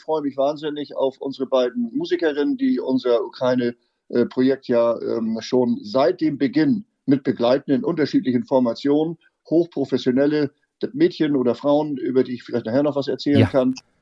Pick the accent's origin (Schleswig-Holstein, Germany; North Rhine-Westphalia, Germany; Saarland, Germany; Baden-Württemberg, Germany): Schleswig-Holstein, Germany; ich komme hier aus der Nähe von Eckernförde. Wir leben auf einem großen familiären landwirtschaftlichen Betrieb